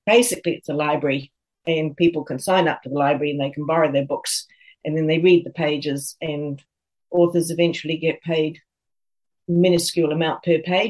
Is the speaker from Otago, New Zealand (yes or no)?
no; Auckland, New Zealand; also born or lived in Cornwall, United Kingdom; I know Auckland very well. It's my hometown.